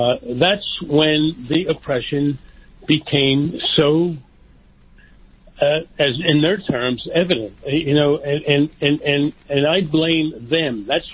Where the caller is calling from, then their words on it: Bonita Springs, Florida, United States; And actually, I'm from Bonita Springs, Florida.